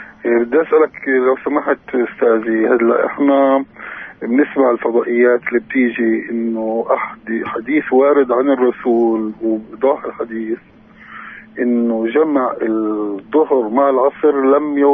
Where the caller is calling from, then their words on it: Nablus, West Bank, Palestine; من نابلس.